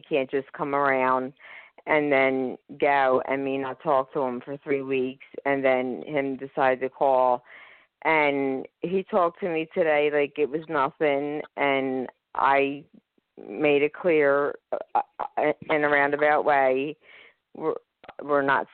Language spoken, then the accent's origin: English; Pennsylvania, United States; I'm from Pennsylvania.